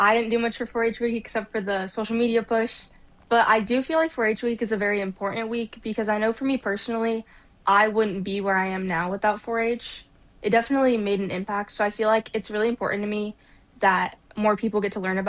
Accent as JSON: {"language": "English", "town": "Putnam County", "country": "United States", "said": "I'm from Putnam County, and I show rabbits."}